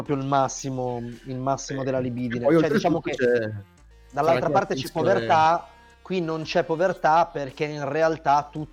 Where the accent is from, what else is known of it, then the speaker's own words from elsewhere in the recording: Vercelli, Piedmont, Italy; io sono originario di Vercelli, che non è portuale, anche se ha un sacco di mare a cubetti, come si può dire, per i non abitanti della zona delle risaie